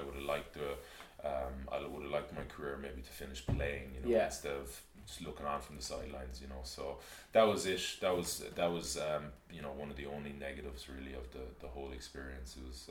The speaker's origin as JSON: {"language": "English", "town": "Galway", "region": "Connacht", "country": "Ireland", "said": "I'm from Renmore. I went up to the pitches in Renmore."}